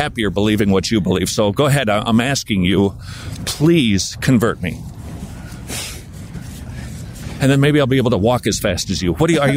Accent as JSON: {"language": "English", "region": "Minnesota", "country": "United States", "lives_now": "Georgia, United States", "said": "And I'm from Minnesota, and that's pretty close to Canada."}